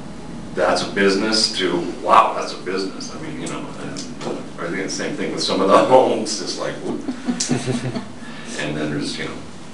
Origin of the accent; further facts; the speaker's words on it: California, United States; And I grew up in the Bay Area of California, and I saw so many small towns that had to go through dramatic growth